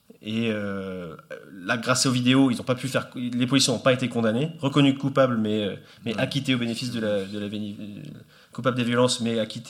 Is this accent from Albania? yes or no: no; Nouvelle-Aquitaine, France; Moi je viens d'un petit village de Gironde dans le sud-ouest de la France